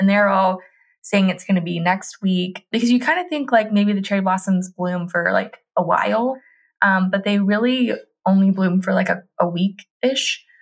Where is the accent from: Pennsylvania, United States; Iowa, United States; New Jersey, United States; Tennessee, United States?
Tennessee, United States; your home state, my home state of Tennessee.